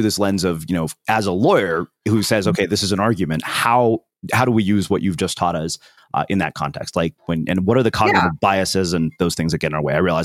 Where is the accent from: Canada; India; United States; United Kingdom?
India; something is wrong with me because I'm Indian, 41 and single. My sister just got married. This is a problem, mm-hmm. according to the culture mm-hmm. I grew up in.